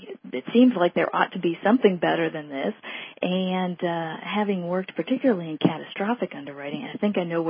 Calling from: Indianapolis, Indiana, United States; From Indianapolis.

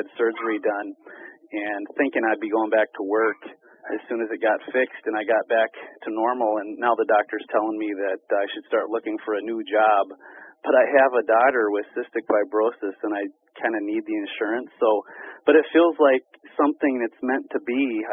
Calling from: Harvard, Illinois, United States; I'm calling from Illinois, Harvard, Illinois. We're having some snow right now.

